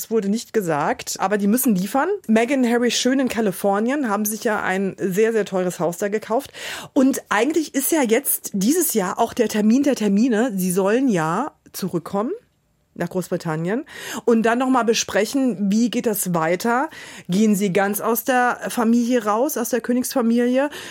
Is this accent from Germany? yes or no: yes; Rhineland-Palatinate, Germany; accent: Palatine; Bei mir bricht das Pfälzische immer so durch, merkst du das? Hör doch auf, weil ich komme ja aus der Pfalz.